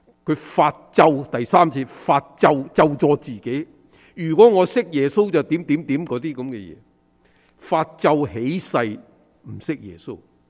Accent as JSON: {"language": "Cantonese", "country": "China", "said": "即等于我们中国人挂个神祖先神位咁样。"}